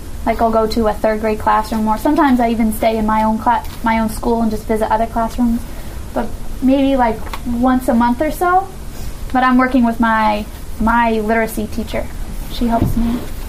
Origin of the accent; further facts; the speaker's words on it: Maine, United States; But we're from kind of near Bangor, if you've ever been to Bangor.